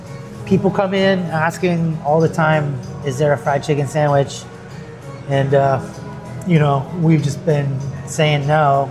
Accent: Texas, United States; Yeah, so, I come from South Texas and big diner culture.

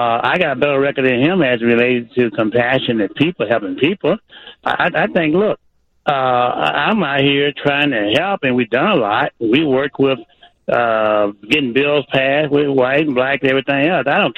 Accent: Southern US, United States; But listen, guys, I was raised in the South where we could not take and walk on the other side of the street or walk in the same washroom or drink out the same water fountain

